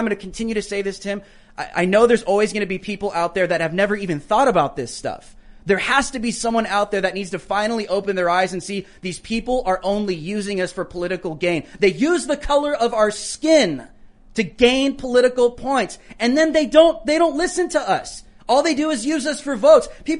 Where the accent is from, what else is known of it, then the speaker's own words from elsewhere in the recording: United States; I can do something for myself. I'm an American. I can do things.